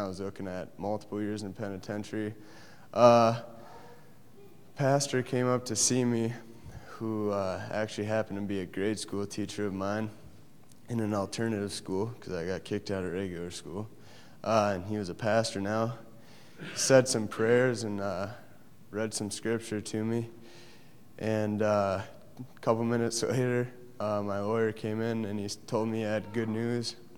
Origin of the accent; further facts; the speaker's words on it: Watertown, United States; I'm from Watertown. I'm 21.